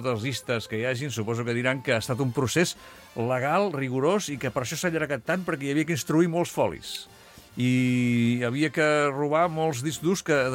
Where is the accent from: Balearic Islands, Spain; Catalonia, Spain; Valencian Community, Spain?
Catalonia, Spain; L'Arboç; Jo soc de l'Arbós, eh?